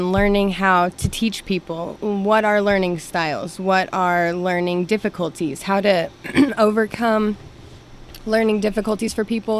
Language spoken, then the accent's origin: English; Bartlesville, Oklahoma, United States; I grew up in Bartlesville. I've always loved tech.